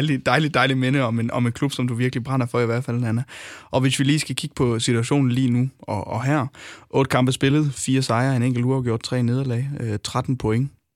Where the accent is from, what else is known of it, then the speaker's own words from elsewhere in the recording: North Denmark Region, Denmark; nu kommer jeg selv fra Nordjylland